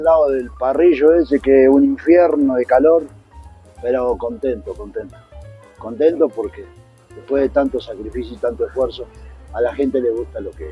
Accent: Argentina; Todos los que atendemos acá somos todos argentinos.

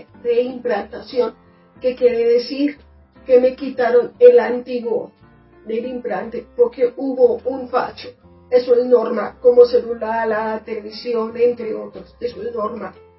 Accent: Bogotá, Colombia; born there; Nací en Bogotá, Colombia.

